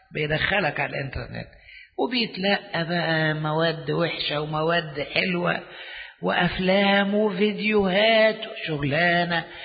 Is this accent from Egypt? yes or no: yes; Egypt; أنا أرثوذكسي، أنا قبطي مصري، ها؟ أنا خادم في الكنيسة.